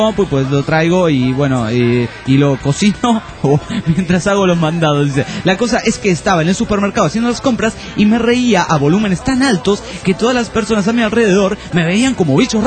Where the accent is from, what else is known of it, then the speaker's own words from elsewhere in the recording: Arequipa, Peru; Hola, ¿qué tal? … de Arequipa.